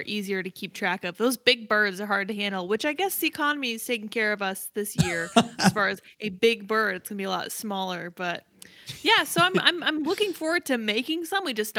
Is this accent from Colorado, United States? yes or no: yes; Colorado, United States; No, I'm initially from Colorado, so we didn't have any like firmly set Thanksgiving traditions.